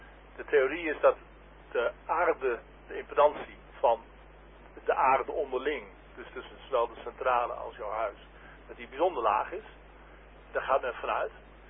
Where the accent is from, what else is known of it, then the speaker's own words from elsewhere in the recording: Haren, Groningen, Netherlands; uit Haren.